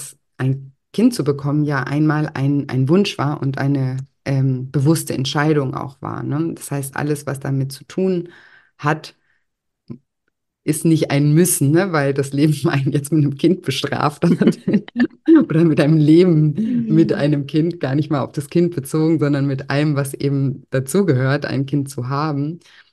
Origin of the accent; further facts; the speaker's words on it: Konstanz, Baden-Württemberg, Germany; es gibt so Wege in meiner Heimatstadt in Konstanz, die bin ich schon so oft gelaufen.